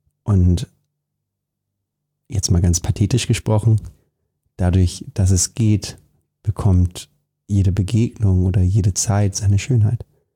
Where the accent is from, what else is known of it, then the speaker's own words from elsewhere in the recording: Germany; born there; Gerade wir beide hier, wir sind in Deutschland geboren, wir haben alle Möglichkeiten, wir haben alles offen.